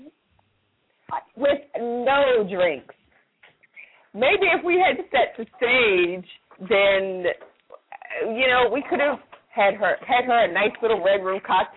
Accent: Callao, Virginia, United States; my friend for over 20 years finally got to go to my hometown, and I will say where I'm from, Callio, Virginia. Very country, rural town. Most people can't find it on the map.

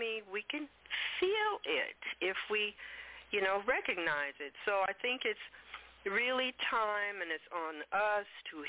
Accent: Coffeyville, Kansas, United States; I originated in Kansas, a little town called Coffeyville, Kansas.

